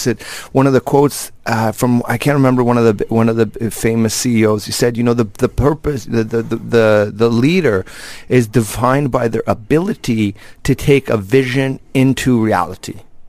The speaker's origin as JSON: {"language": "English", "country": "Canada", "said": "I'm Canadian"}